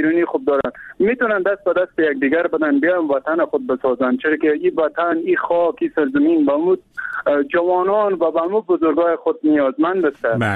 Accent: Afghanistan

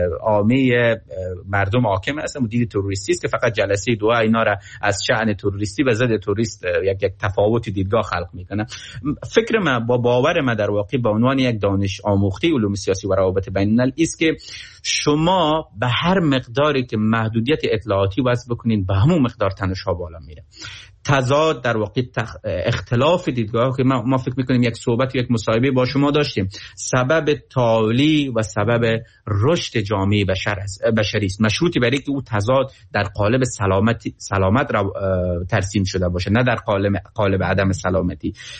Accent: Afghanistan; در جامعه ما به عنوان یک افغانستانی

